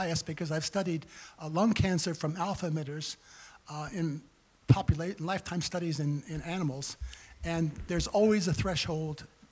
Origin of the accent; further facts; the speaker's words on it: United States; I'm from the United States.